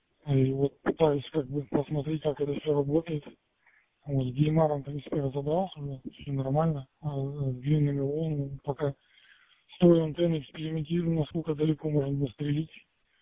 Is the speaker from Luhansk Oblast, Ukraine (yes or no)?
no; Simferopol, Crimea, Ukraine; я сам из Симферополя.